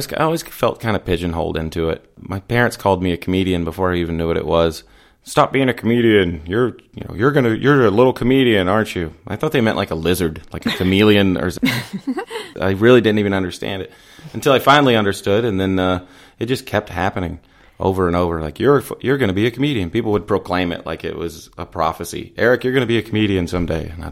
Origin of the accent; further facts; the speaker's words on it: Texas, United States; I mean, I'm from Southeast Texas where it's beautiful sometimes.